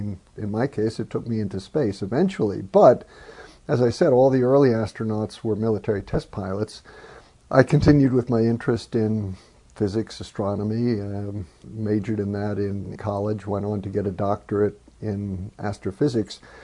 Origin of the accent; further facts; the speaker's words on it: New York City, New York, United States; Well, I grew up in New York City in the suburbs of New York, and my dad used to take me pretty regularly to the planetarium.